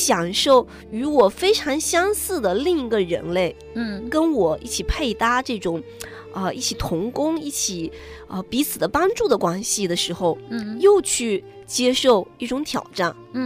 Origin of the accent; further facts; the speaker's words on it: China; 我们中国人特别强调与原生家庭的关系，